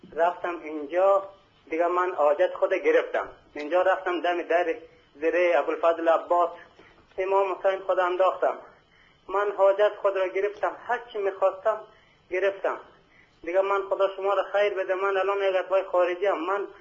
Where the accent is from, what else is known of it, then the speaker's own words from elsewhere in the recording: Afghanistan; now in Iran; من اطوای خارجی ام. من از افغانستان هستم. من پدر مادرم اونجا کلن فوت کرده بود دیگه، بعدش کلن من آمدم، دو سال میشه آمدم ایران.